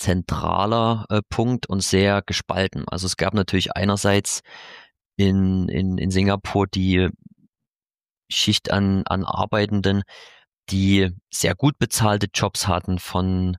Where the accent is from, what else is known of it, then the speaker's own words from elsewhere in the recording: Chemnitz, Saxony, Germany; Ich komme aus Chemnitz bzw. aus dem Vorort, bin da quasi hier in der Region groß geworden. Habe auch in Chemnitz studiert